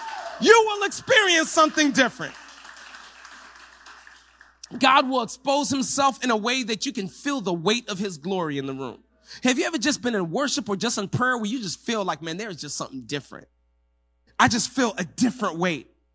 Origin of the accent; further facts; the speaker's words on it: Lusaka, Lusaka Province, Zambia; first language English; I was born in Africa. So people often ask me, where are you from? I said, well, I'm from Lusaka, Zambia. And they would ask me, what's your mother tongue?